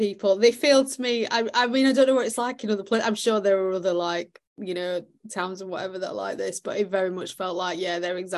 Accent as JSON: {"language": "English", "town": "Penistone", "region": "Yorkshire and the Humber", "country": "United Kingdom", "tie": "born or raised there", "said": "I used to live in Home Firth, which is West Yorkshire, and also the town that I grew up in. So the town I grew up in is outside Barnsley. I always say that I'm from Barnsley."}